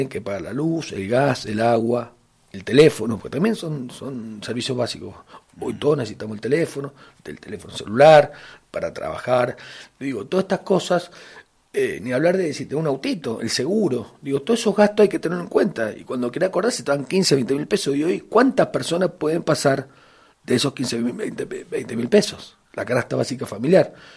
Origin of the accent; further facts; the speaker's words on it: Carrodilla, Mendoza, Argentina; yo soy un nacido y criado en la zona. Ajá. Porque yo soy nacido y criado en el barrio Bien de Carrodilla. Y después a los 20 años me fui a ver a la casa de mi abuela, que es la calle Beltrán, y he estado entre esa zona siempre viviendo